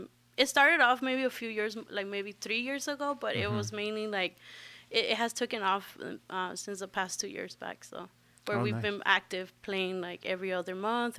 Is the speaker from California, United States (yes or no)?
yes; Los Angeles, California, United States; Yes. My parents are from Mexico. I'm from Los Angeles.